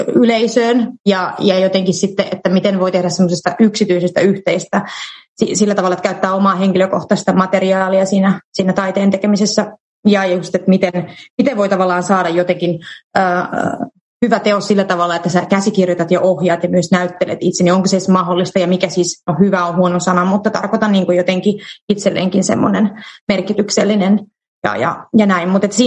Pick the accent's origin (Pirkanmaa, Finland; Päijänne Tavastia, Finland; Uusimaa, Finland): Päijänne Tavastia, Finland; Lahti; now in Kemi, Finland; Olen kouluttautunut Kokkolassa, Sentri ja AMK:ssa. Ja sen jälkeen, mutta mä olen Lahdesta kotoisin ja nyt mä olen täällä Kemissä